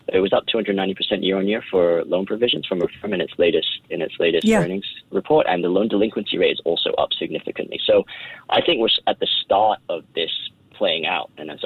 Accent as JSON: {"language": "English", "country": "Hong Kong", "said": "I'm from Hong Kong"}